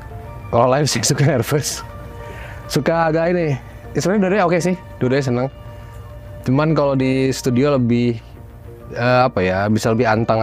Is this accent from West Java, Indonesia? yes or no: yes; Bandung, West Java, Indonesia; berasal dari Bandung.